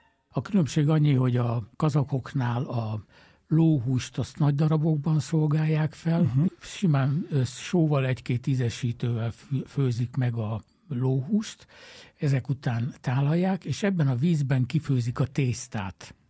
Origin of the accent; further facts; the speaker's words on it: Hungary; magyarok vagyunk